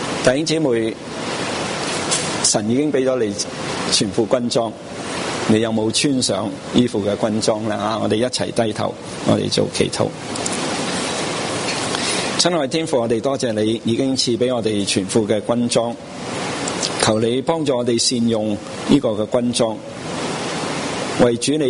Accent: China; 我们中国人的孙子兵法有一句说话叫做知己知彼，百战不殆。

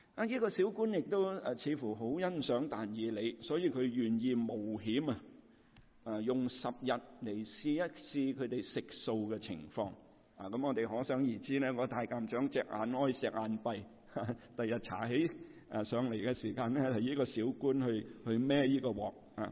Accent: China

